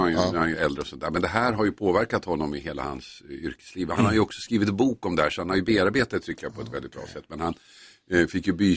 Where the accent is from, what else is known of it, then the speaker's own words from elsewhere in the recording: Stockholm County, Sweden; så finns det tre orter som heter Huddinge, Tillinge, Tumbo.